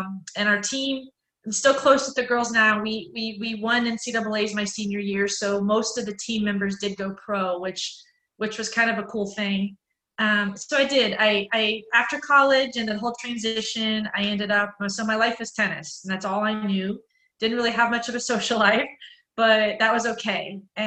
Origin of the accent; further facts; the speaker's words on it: Memphis, Tennessee, United States; So I did, as a child, I grew up in Memphis, Tennessee. At the age of 5, I learned how to play tennis.